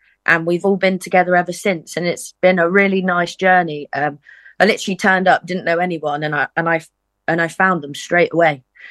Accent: South West England, United Kingdom; So I'm originally from Cornwall, and I moved up around COVID time looking for a band

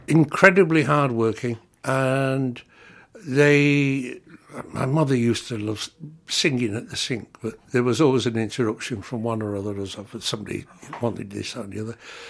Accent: Manchester, North West England, United Kingdom; born there; let me tell you that although born in Manchester, which is admittedly in England, both my parents are Irish, probably going back loads of generations.

